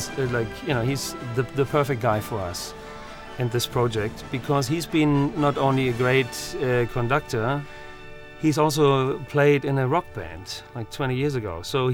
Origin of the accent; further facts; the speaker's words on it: Hanover, Lower Saxony, Germany; We are from Hanover. Now we have the first world exhibition ever in Germany, in our hometown, the Expo 2000 in Hanover.